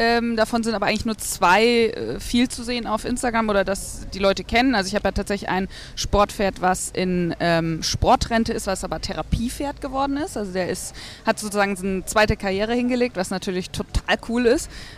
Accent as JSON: {"language": "German", "region": "Hesse", "country": "Germany", "tie": "born or raised there", "said": "Ich glaube, ich war schon immer recht laut und lebendig und irgendwie, weiß ich nicht, Draufgänger. Bin in Hessen aufgewachsen."}